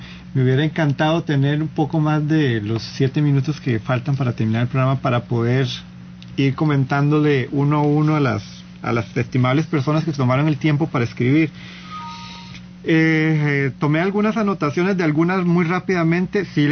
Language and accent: Spanish; Costa Rica; Somos los ticos